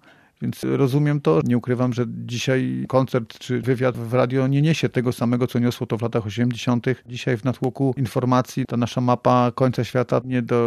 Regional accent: Mysłowice, Silesian Voivodeship, Poland; Jestem chłopakiem jednak z Mysłowic, ulicy.

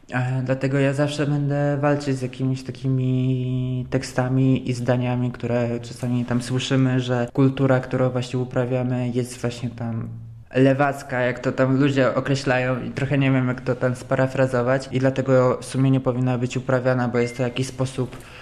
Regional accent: Warsaw, Masovian Voivodeship, Poland; moved away as an adult; Ja jestem z Warszawy i te 20 lat życia w sumie tam były takie niepokojące.

